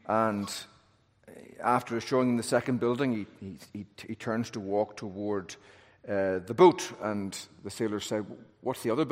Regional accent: United Kingdom; now in United States

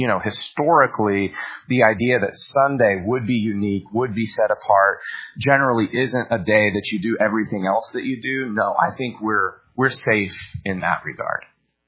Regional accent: Lake Dallas, Texas, United States; I mean, I remember even I was growing up in Lake Dallas, Texas. We were podunk

